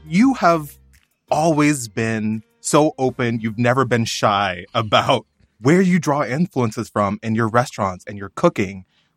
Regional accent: Texas, United States; let's head to my home state, Texas

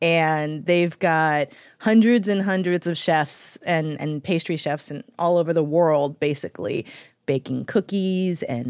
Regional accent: St. Louis, Missouri, United States; Well, no, my hometown paper is the St. Louis Post-Dispatch.

